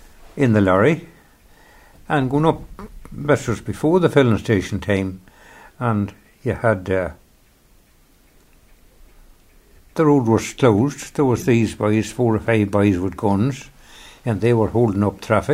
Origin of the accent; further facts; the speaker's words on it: Northern Ireland, United Kingdom; Oh, well, we are Northern Irish.